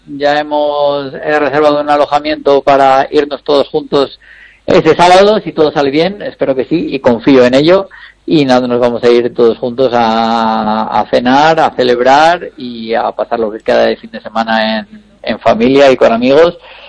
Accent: León, Castile and León, Spain; sobre todo de la zona de León, que es de donde yo soy

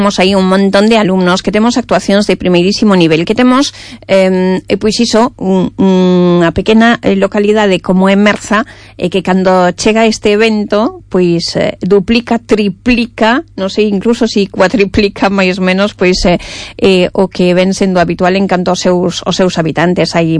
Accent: Galicia, Spain; os que somos galegos estamos acostumados a estes veráns un tanto atípicos

